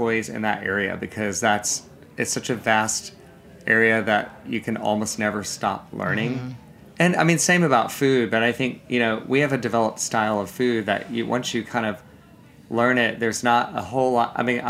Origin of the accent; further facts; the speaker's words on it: Savannah, Georgia, United States; Yeah, that's my hometown.